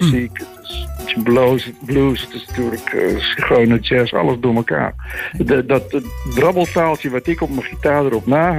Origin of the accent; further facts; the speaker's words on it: Amsterdam, North Holland, Netherlands; Ik ben zo opgegroeid ook. Mijn vader was handelaar in allerlei dingen. Ik ben opgegroeid in het Waterloopplein.